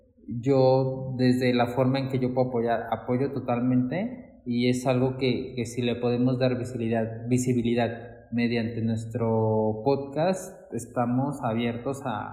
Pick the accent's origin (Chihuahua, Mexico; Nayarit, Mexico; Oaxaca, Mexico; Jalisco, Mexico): Jalisco, Mexico; Arandas; now in Mexico City, Mexico; yo tampoco soy de aquí, de la Ciudad de México. Yo soy de un pueblito que se llama Arandas, que está en los Altos de Jalisco.